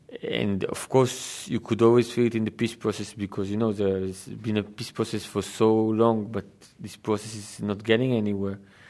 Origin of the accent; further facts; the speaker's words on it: Israel; growing up in Israel at the Zionist time